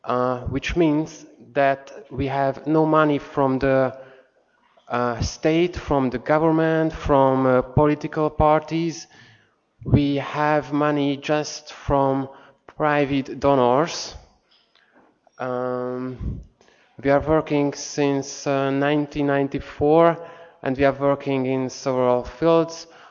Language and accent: English; Budapest, Hungary; English is a second language; I'm coming from Hungary, from Budapest, and I'm working in a human rights organization, Hungarian Civil Liberties Union.